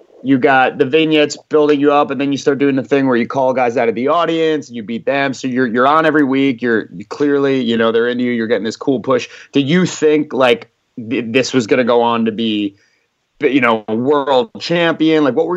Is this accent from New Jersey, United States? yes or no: yes; New Jersey, United States; Yes, I was there because I'm from Jersey.